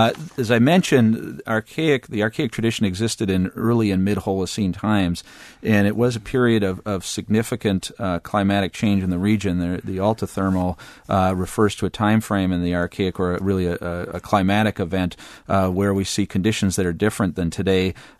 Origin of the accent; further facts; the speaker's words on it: Marinette, Wisconsin, United States; I'm from Marinette originally, and people are concerned about how lake levels have shifted over the last 20 years or so.